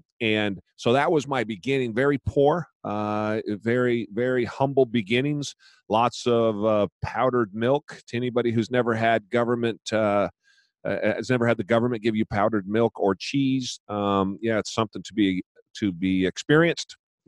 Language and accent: English; Portland, Oregon, United States; I was born south of Portland, but I've been in Portland my entire life.